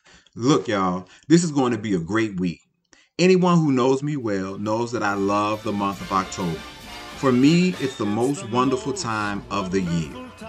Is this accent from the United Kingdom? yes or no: no; Richmond, Virginia, United States; Edgar Allan Poe left Baltimore for Richmond, VA, my hometown, Cap City, the 804